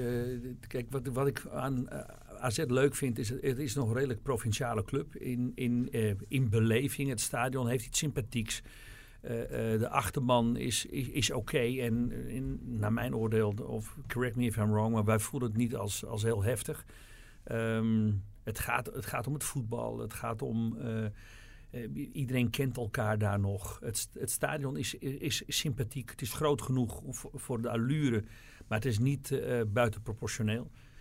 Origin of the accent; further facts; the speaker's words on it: Alkmaar, North Holland, Netherlands; En ik kwam uit Alkmaar.